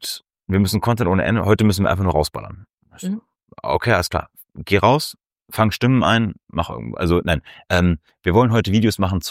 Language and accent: German; Stade, Lower Saxony, Germany; Wo kommst du her? Ich so, aus Stade.